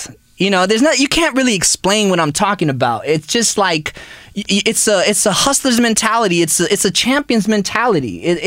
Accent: Pasadena, United States; I grew up in Pasadena, so I was cool with all the brothers.

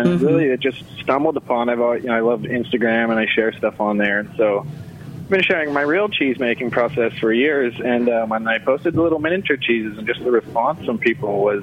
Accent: California, United States; moved away as an adult; now in Seattle, United States; I moved to the Seattle area from Northern California when I was about 23 and found cheesemaking.

